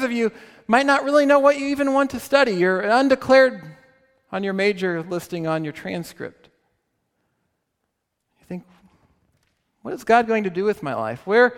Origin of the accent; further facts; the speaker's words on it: St. Charles, United States; But growing up in St. Charles, I remember always thinking they looked kind of interesting.